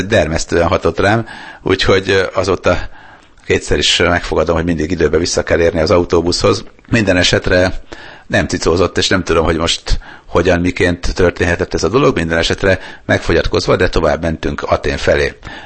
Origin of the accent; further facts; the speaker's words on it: Sopron, Győr-Moson-Sopron, Hungary; Akkor még a Kárpát utcában laktam albérletbe, én ugye soproni fiú vagyok